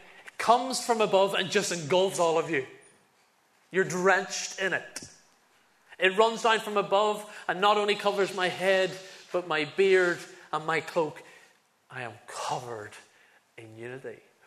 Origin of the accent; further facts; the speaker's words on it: Northern Ireland, United Kingdom; If you haven't already picked up, I'm from Northern Ireland.